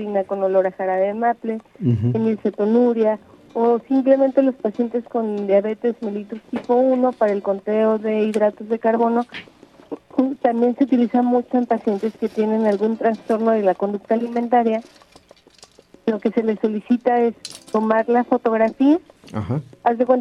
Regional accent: Mexico; para nosotros como mexicanos.

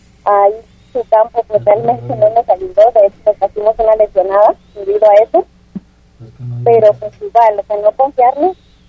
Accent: Santa Rita, Jalisco, Mexico; Soy de Santa Rita. Bueno, perteneciente a Totatiche.

